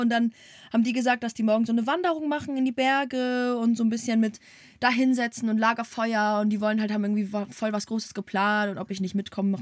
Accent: Hamburg, Germany; Ich komme aus Hamburg, Digga.

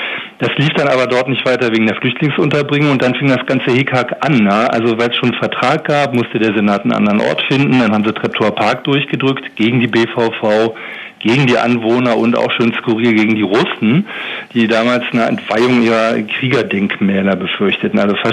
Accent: Berlin, Germany; Als Berliner könnte man jetzt sagen

